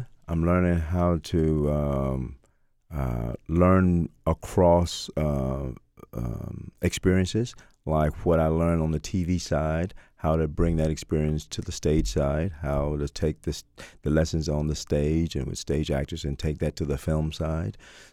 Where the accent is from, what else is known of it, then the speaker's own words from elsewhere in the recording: Tallahassee, Florida, United States; born there; now in Atlanta, United States; Even though I was born in Tallahassee, Florida, Atlanta's the place I consider home.